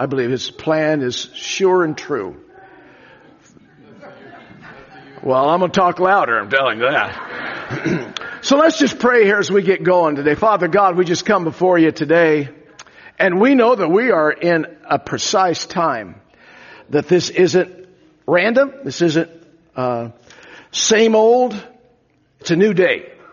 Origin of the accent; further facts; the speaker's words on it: Hood River, Oregon, United States; I was raised in Hood River, Oregon. Anybody from Hood River?